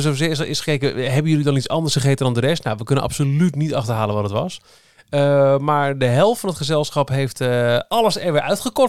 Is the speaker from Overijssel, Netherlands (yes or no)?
yes; Overijssel, Netherlands; Ik kom van oorsprong uit Twente, dus daar woont nog het grootste bulk